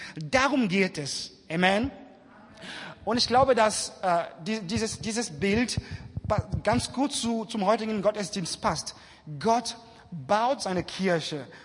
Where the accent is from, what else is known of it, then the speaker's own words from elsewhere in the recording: Hanover, Lower Saxony, Germany; Ich komme aus Hannover, aus der Christengemeinde Elim Hannover.